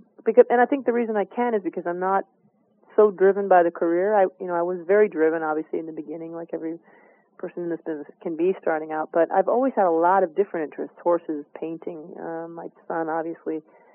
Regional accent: Tucson, Arizona, United States; born there; I was born in Tucson, Arizona, so no problem.

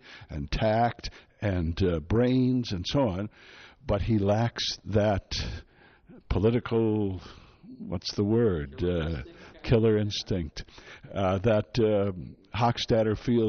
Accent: Detroit, Michigan, United States; I started when I was a kid, really, growing up in Detroit.

